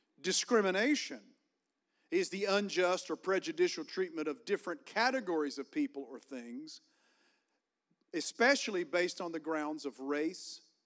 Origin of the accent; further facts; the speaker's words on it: Virginia, United States; I said, no, I'm from Virginia, and this is the way you're supposed to talk if you're from the state of Virginia. Come on, we got some Virginians in the house. Hallelujah. So I had an upbringing, and I came out with an accent